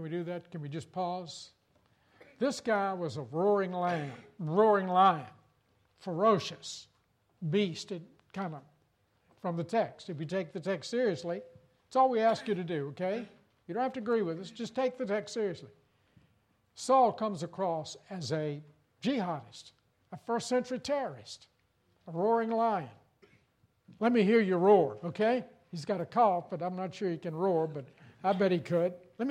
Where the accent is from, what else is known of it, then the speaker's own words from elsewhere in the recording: Danville, Virginia, United States; I'd finished the University of Richmond. I grew up on a tobacco farm up near Danville, Virginia. Went off to University of Richmond. And then out to Louisville, Kentucky for graduate school